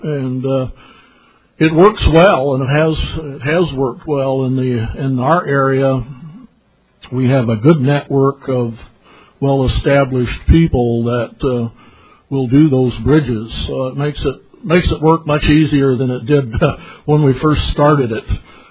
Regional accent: Washington, United States; I'm a grateful recovering alcoholic. And I'm from Western Washington, Area 72, District 10.

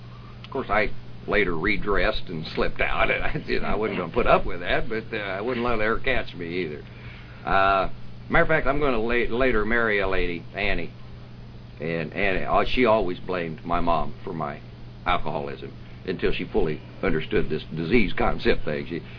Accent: St. Johnsbury, Vermont, United States; accent: Vermont; St. Johnsbury was always home to me. As a matter of fact, I never really left Vermont. Not only did my accent never leave, I never really left.

